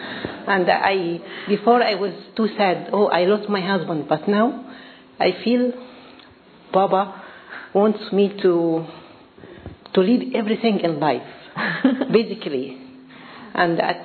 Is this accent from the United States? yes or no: no; Cairo, Cairo Governorate, Egypt; now in London, United Kingdom; I'm from Cairo. And I've been here for 4 months.